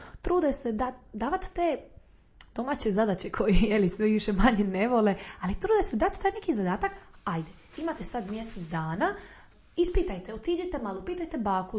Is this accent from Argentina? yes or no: no; Croatia; koji dolaze kod nas u Hrvatsku proslaviti tu novu godinu